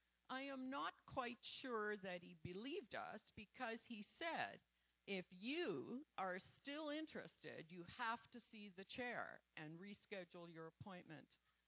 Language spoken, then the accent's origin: English; Edo, Nigeria; We left Edo State, which is my hometown, at about 6 p.m. on that day.